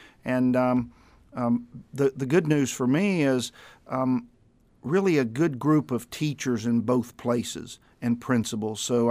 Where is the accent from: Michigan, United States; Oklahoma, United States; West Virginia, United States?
West Virginia, United States; South Charleston; moved away as an adult; I'm from South Charleston, West Virginia, born and raised there. Went to school there, high school, college in Charleston, and moved to Florida, followed my parents down there in the early 70s